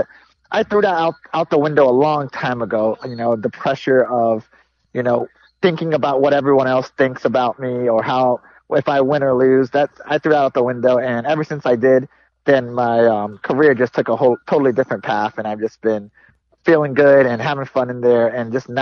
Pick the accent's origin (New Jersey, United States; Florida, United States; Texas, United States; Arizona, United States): Florida, United States; Fort Lauderdale; my hometown. You know, I grew up down here, and I live down here now currently.